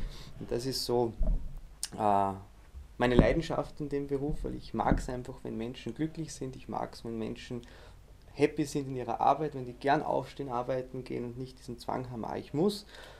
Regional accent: Salzburg, Austria; ich komme aus Salzburg, aus Österreich

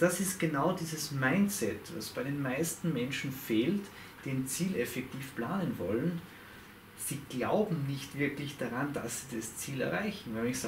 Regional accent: Salzburg, Austria; ich komme aus Salzburg

